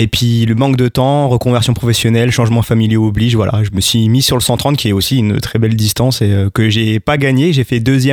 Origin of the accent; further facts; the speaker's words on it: Raon-l'Étape, Grand Est, France; Parce qu'en fait je suis originaire de Raon-l'Étape et qu'autour de Raon, beaucoup de forêts, beaucoup de, on va dire, de semi-montagnes. Donc j'ai toujours été depuis gamin dans les bosses autour de chez moi, quoi.